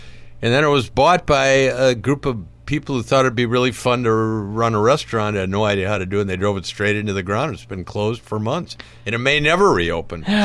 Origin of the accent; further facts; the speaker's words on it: St. Paul, Minnesota, United States; I grew up in St. Paul.